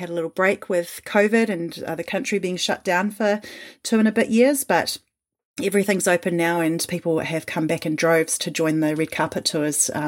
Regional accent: New Zealand; accent: Kiwi; I'm a New Zealander from my Kiwi accent.

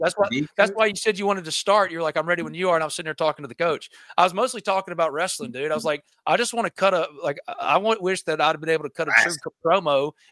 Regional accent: Mississippi, United States; you know, we're from Mississippi. If you have been watching wrestling, I mean, come on, it's Mississippi, you know?

